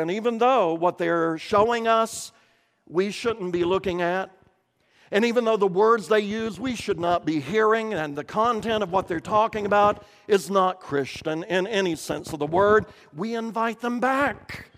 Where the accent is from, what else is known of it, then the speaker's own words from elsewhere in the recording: Kentucky, United States; he was very much a hillbilly like I was from Harlan County, Kentucky.